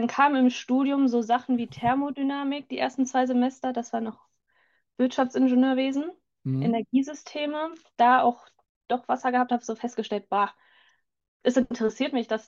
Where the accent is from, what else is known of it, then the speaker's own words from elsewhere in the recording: Mülheim an der Ruhr, North Rhine-Westphalia, Germany; now in Essen, Germany; wohne mittlerweile in Essen, komme gebürtig aus Mülheim, von der schönen Stadt am Fluss.